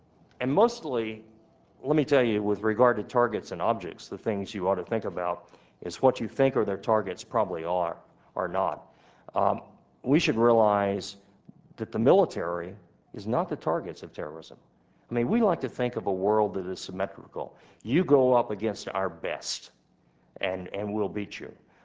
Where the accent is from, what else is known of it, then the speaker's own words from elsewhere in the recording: Texas, United States; which I guess as a Texan I take responsibility for